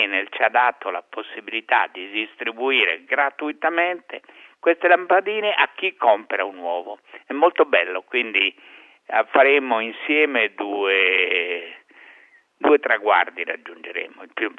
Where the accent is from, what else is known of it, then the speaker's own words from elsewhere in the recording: Bergamo, Lombardy, Italy; now in Rome, Italy; io bergamasco mi sento però cittadino di Roma fino al midollo